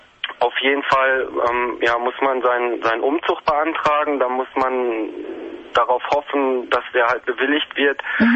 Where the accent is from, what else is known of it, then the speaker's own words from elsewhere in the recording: North Rhine-Westphalia, Germany; ich komme aus dem Ruhrgebiet